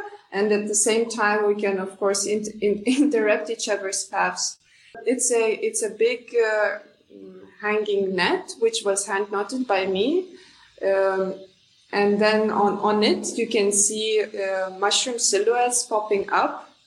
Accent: Vilnius, Vilnius County, Lithuania; born there; English is a second language; I was born in Vilnius, Lithuania, and then finished my studies in Amsterdam, Rietveld Academy

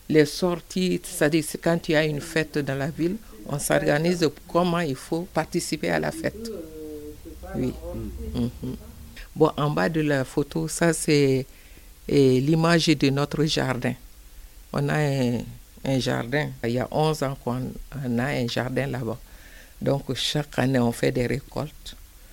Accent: Bamako, Mali; now in Montreuil, France; mon père est originaire de Kangaba, mais moi je viens de, j'ai passé toute mon enfance à Bamako. Depuis que je suis arrivé à Paris en 89, je suis à Montreuil. De Montreuil de 89 jusqu'à aujourd'hui, je suis à Montreuil.

